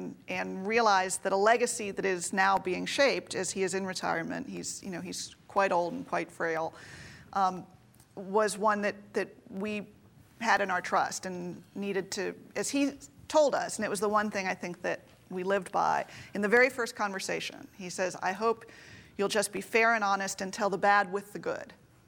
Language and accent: English; Manhattan, New York, United States; You know, I grew up in Midtown Manhattan. It was the one place where you were probably least likely to encounter the revivalist tradition.